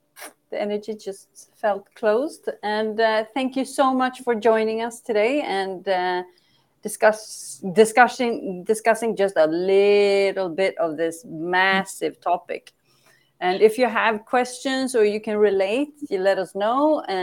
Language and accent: English; Sweden; English is a second language; so I'm from Sweden, and in Sweden, the history of Sweden is that large parts of the people, of the population, had for generation for long periods of time come from starvation